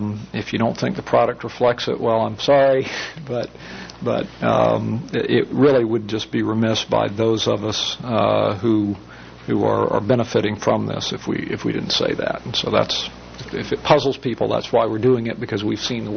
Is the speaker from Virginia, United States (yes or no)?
yes; Virginia, United States; In my home state of Virginia, every municipality in the state has elections in May of an even-numbered year